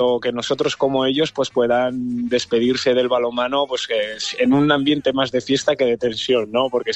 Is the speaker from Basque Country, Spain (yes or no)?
yes; Basque Country, Spain; yo que soy del País Vasco por cercanía